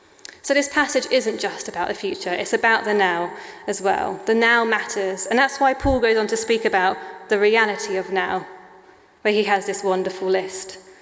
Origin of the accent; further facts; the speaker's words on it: Crystal Palace, London, United Kingdom; As I mentioned, I grew up in Crystal Palace and I went to a little Baptist church down in Beckenham.